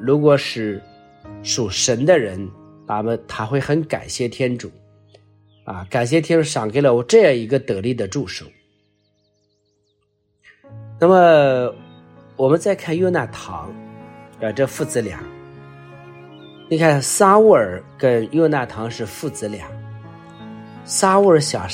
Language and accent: Chinese; China; 说有时候在我们中国人呢，也非常的留意这些东西，叫功高盖主。